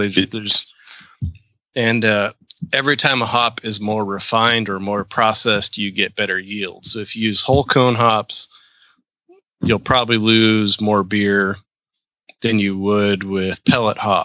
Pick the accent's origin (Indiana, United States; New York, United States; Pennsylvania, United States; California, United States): California, United States; Clovis; That's the only time I would admit that I was from Clovis is when I want nobody to analyze where that is in California, out of town.